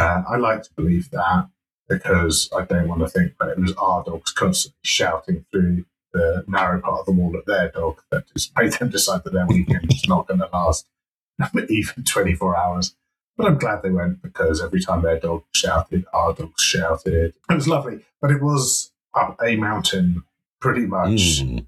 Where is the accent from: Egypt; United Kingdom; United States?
United Kingdom; But we don't like to get straight to the point because we're British.